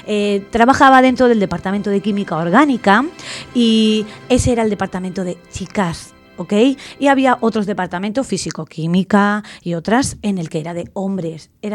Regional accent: Huelva, Andalusia, Spain; Yo soy de Huelva, soy andaluza

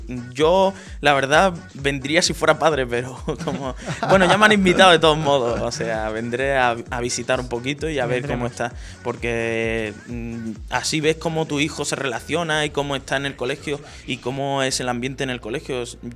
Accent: Spain; yo no lo conocía y soy español

